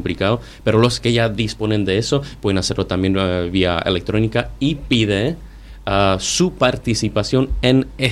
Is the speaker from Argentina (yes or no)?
no; Ostrava, Moravian-Silesian Region, Czechia; Spanish is a second language; now in Japan; cuando vuelva a República Checa, a Ostrava, de donde soy